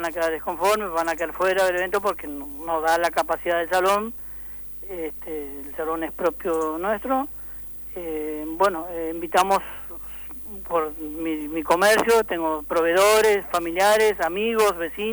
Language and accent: Spanish; Entre Ríos, Argentina; no soy de acá de Paraná, yo era del interior